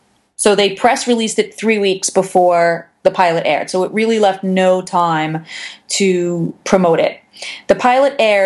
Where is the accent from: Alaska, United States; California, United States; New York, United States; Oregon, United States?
New York, United States; accent: New York; With my big personality and my New York accent, you know, on the Oprah Winfrey Channel.